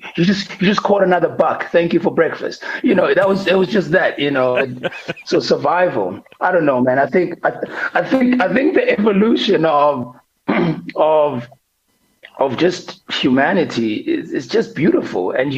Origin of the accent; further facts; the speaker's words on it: South Africa; I could feel my skin cracking because I'm from South Africa.